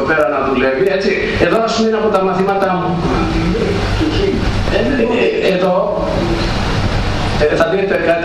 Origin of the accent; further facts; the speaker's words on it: Greece; δεν τους λέω επειδή είμαι Ορθόδοξος, να το βλέπετε, αφού είμαι Έλληνας, το βλέπετε